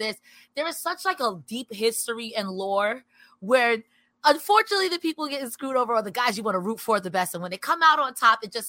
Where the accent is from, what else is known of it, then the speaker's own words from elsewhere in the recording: New York, United States; I'm legally obligated to dunk on Boston. I don't know why. I'm from New York.